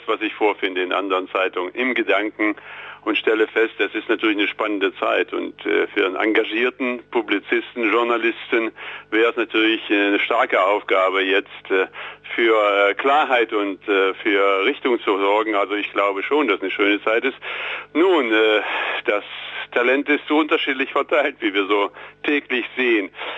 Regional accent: Berlin, Germany; now in Munich, Germany; als Berlinerin, na gut, und dann noch in München leben

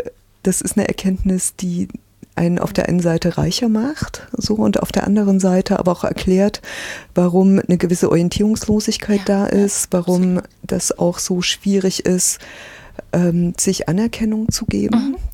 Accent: Germany; der tatsächlich ja dann als Kind in der DDR groß geworden, ich konnte es ja auch umsetzen.

